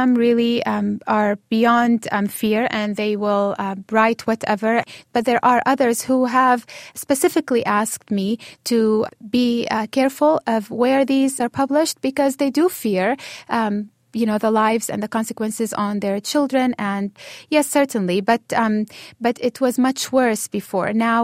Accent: Sweida, As-Suwayda Governorate, Syria; a poet from Sweida, my hometown in Syria.

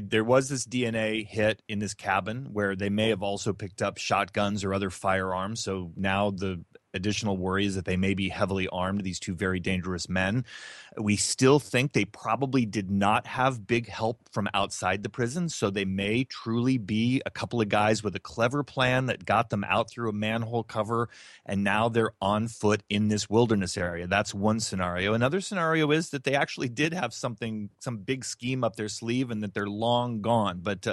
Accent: Alaska, United States; I grew up in Alaska, John, and this country looks like Alaska.

